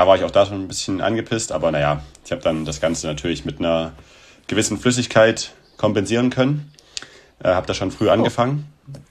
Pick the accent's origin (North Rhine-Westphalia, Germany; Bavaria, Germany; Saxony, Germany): Saxony, Germany; Chemnitz; wir kommen aus Chemnitz